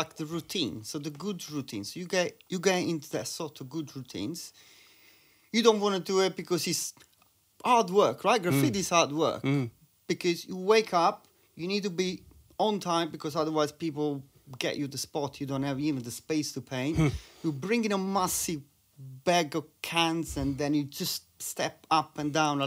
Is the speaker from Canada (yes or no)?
no; Naples, Campania, Italy; English is a second language; moved away; Sorry, where I'm from, in Naples.